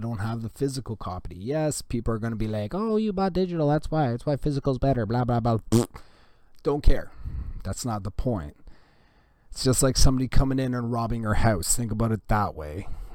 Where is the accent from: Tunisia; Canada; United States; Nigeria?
Canada; I'm Canadian.